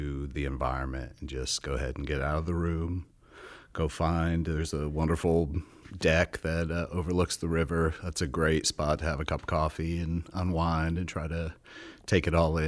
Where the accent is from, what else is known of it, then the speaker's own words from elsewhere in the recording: Nashville, Tennessee, United States; I come from Nashville.